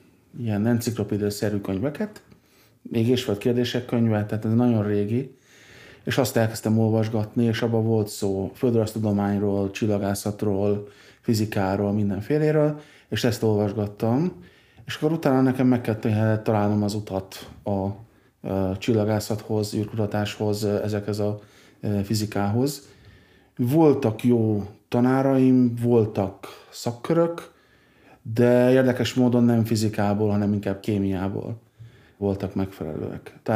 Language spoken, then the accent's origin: Hungarian; Baja, Bács-Kiskun, Hungary; a Baján, ahol születtem, meg ahol nevelkedtem